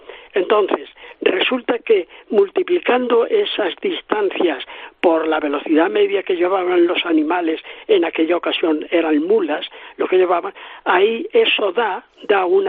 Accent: Villanueva de los Infantes, Castilla-La Mancha, Spain; born there; Pues nací en Villanueva de los Infantes.

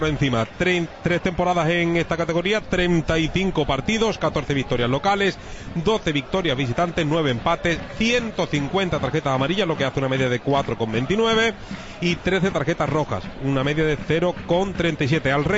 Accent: Huelva, Andalusia, Spain; porque somos de Huelva

